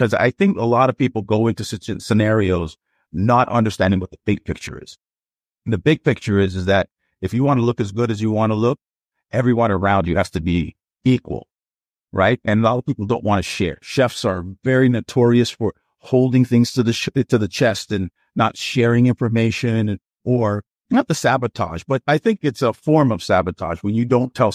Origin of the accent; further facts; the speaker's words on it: Toronto, Ontario, Canada; Downtown, right? That when we came to Toronto, we moved to Dufferin and Dundas on one side of the street.